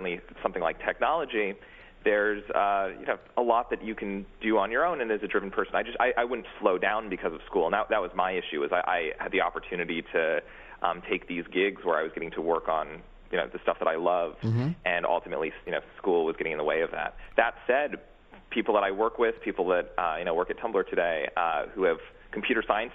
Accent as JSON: {"language": "English", "town": "New York City", "region": "New York", "country": "United States", "tie": "born or raised there", "said": "I am, yeah. Yeah, born and raised on the Upper West Side."}